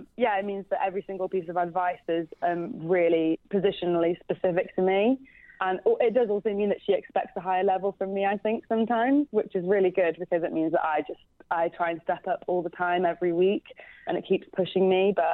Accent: Leeds, Yorkshire and the Humber, United Kingdom; I'm originally from Leeds.

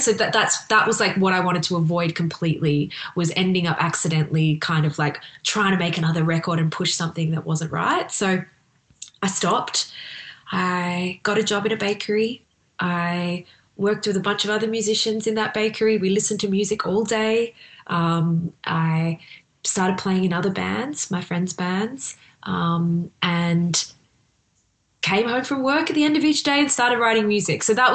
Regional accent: Wales, United Kingdom; And then my mum was born in Wales. So I feel, and I grew up, I spent a lot of my childhood in Wales.

